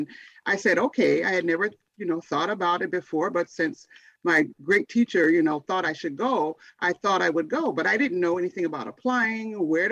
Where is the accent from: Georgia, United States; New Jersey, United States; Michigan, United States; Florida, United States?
Michigan, United States; also born or lived in Chicago; Well, I was born in Chicago, and my family moved to Michigan when I was in the middle of sixth grade.